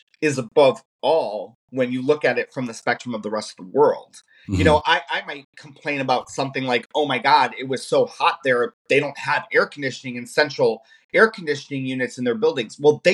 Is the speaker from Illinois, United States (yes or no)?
yes; Illinois, United States; I guess growing up in Illinois is very diverse. So growing up as a kid, I had friends of every walk of life.